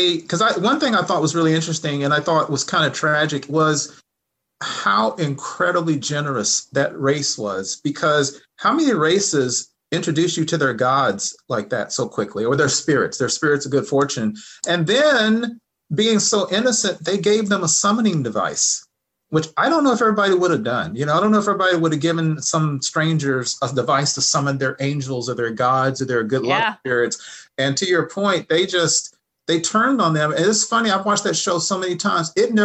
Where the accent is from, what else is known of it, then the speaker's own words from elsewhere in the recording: Texas, United States; And I'm from Texas and I have, so bad, you know, I'm from Texas and I have a lot of friends and family back home in Texas